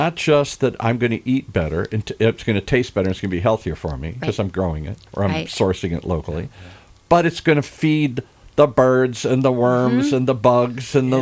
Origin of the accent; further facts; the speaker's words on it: Midwest, United States; the kind of suburban neighborhoods I grew up in the Midwest, where we were removed from the food.